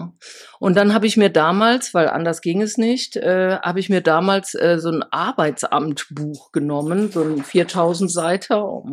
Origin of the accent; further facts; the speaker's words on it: Wipperfürth, North Rhine-Westphalia, Germany; ich komme aus dem Oberbergischen, aus einem kleinen Kaff, Wipperfürth